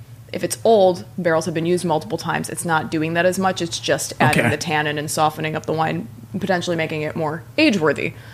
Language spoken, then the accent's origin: English; Midwest, United States; I'm from the Midwest.